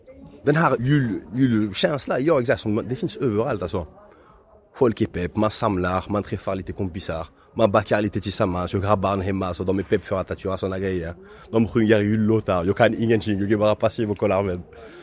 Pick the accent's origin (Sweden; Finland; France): France; accent: French; Swedish is a second language; Jag har min fransk accent så tydlig så jag kan inte lura henne.